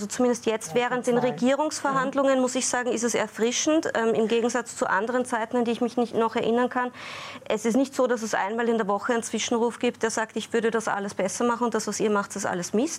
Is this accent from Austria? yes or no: yes; Salzburg, Austria; born there; Ich meine, ich bin eine gebürtige Salzburgerin.